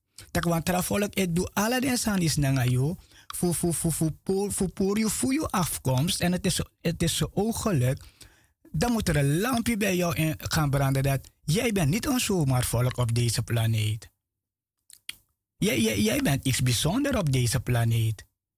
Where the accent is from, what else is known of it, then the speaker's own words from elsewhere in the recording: Suriname; Nee, ik ben geen Afrikaan, want ik kom uit Suriname.